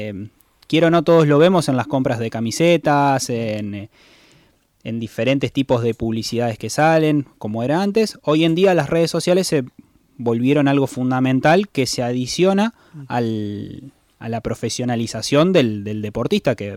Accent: Santa Fe, Argentina; Y soy santafesino, ustedes por lo que estuvimos charlando recién son igual que yo, Santa Fe es una ciudad muy pasional

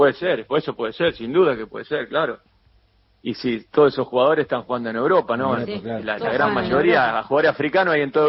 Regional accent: Río Segundo, Córdoba, Argentina; born there; now in Cruz Alta, Argentina; yo soy medio un cordobés medio raro, no soy de tomar mucho fernet. Yo nací en Río Segundo, vivo en Cruz Alta

